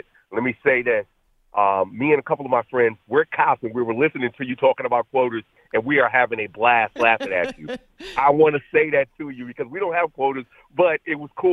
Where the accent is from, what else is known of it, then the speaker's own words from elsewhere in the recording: Philadelphia, Pennsylvania, United States; I know when I was 24 growing up in Philly, I had no clue what I wanted to do. I mean, I was in the military serving, but I still did not know.